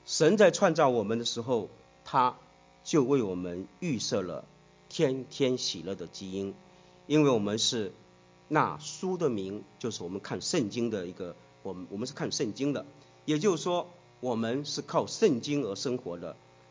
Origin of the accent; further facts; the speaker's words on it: Hong Kong; 这个动漫片里面其中一个角色，我们香港人叫他叫啰嗦王啊